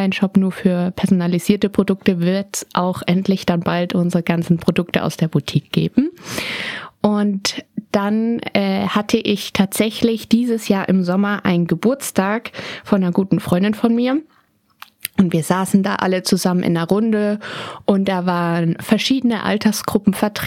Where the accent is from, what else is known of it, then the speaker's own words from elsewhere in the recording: Berlin, Germany; born there; weil ich bin in Berlin geboren am 19.12.